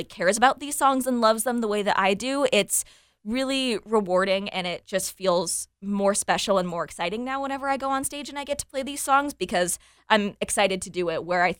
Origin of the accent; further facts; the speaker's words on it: Seattle, Washington, United States; now in Nashville, United States; because I'm originally from Seattle. I have not been back to Seattle since I moved to Nashville a couple weeks before the pandemic hit